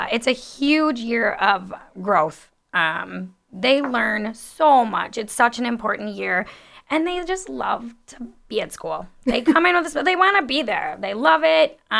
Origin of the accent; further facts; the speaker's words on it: Eastman, Wisconsin, United States; I grew up in Eastman, so I attended, I attended Eastman School, but yes, I did graduate from the high school.